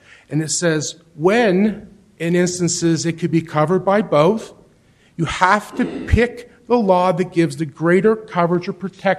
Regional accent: Ohio, United States; I'm from Ohio. That's exactly how it's written in Ohio.

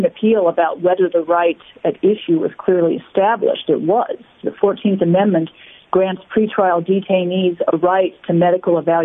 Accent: Scottsbluff, Nebraska, United States; I'm from Scottsbluff, Nebraska

